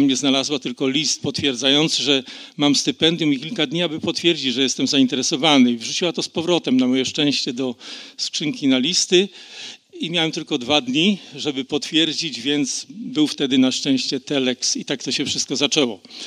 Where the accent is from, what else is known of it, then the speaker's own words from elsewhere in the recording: Cieszyn, Silesian Voivodeship, Poland; ale ja jestem z Cieszyna, więc biorę pewne rzeczy serio.